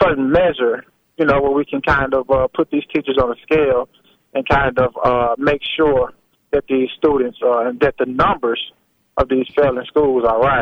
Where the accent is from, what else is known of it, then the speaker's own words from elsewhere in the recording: Nashville, Tennessee, United States; Yes, ma'am. I am born and raised. I grew up in Parkwood community.